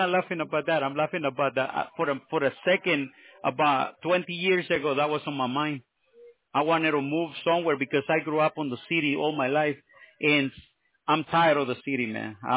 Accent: Los Angeles, California, United States; I grew up on downtown. I grew up right there on Alvarado and Olympic, because my family are Hispanic.

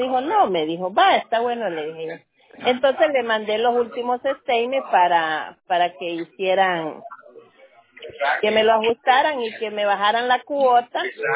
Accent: La Unión, El Salvador; Yo soy de allá del Salvador, vos.

